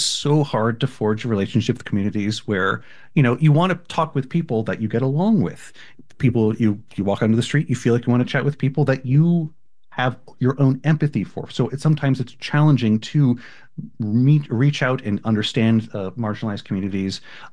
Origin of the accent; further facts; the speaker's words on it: Miami, Florida, United States; So I mentioned I came from Miami, Florida. I moved here from there.